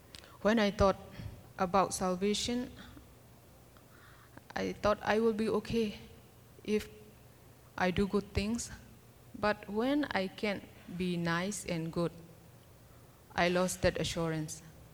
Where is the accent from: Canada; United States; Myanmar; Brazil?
Myanmar; Kalaymyo; English is a second language; I'm from Myanmar. I came from this northwestern part of Myanmar. My hometown is Kalimyok.